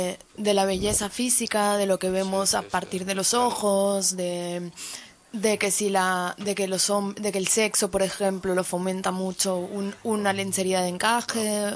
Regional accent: Barranquilla, Atlántico, Colombia; yo no me acordaba de nada en Barranquilla, donde yo nací

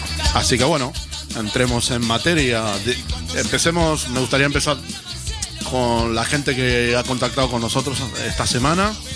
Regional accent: Argentina; Yo personalmente, que soy de Argentina

